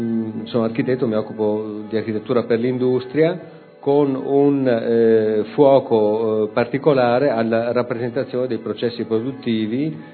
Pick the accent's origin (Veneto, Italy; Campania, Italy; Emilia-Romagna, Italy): Veneto, Italy; Vicenza; Io sono molto appassionato di arte antica, sono di Vicenza